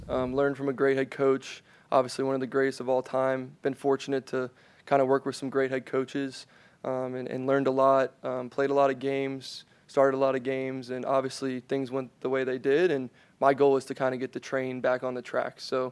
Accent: Florida, United States; But yeah, I love this place. It's my hometown.

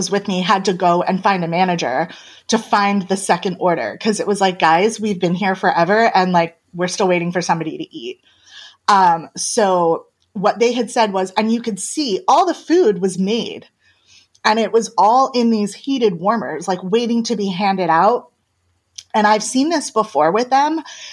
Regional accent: Northeast, United States; Like, I'm from the Northeast. I understand like the Jersey Shore, quote unquote, type.

